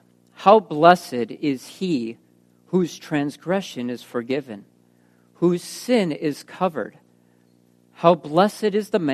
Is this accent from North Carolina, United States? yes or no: no; Wisconsin, United States; I'll share my testimony later, but I grew up in Wisconsin.